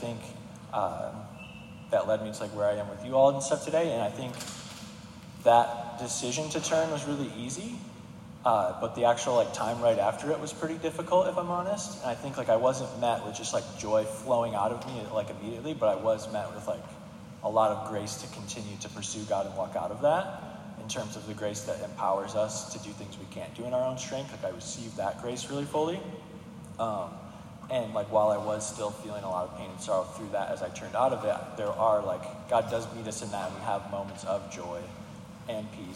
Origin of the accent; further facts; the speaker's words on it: Midwest, United States; So when I graduated college, I grew up in the Midwest, and I went to my first job, which was in Boston, Massachusetts